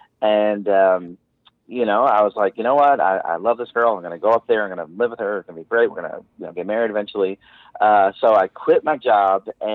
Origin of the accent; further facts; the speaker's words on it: Long Island, New York, United States; now in Georgia, United States; so I went to college in Albany, New York. I was originally from Long Island, New York, and ended up in Albany, New York for undergraduate.